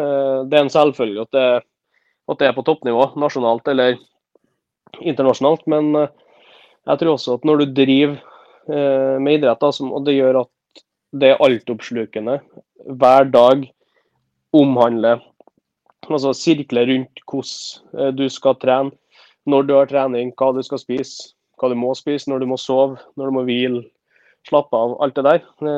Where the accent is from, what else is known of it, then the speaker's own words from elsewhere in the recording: Hemne, Trøndelag, Norway; Jeg er jo fra Hemne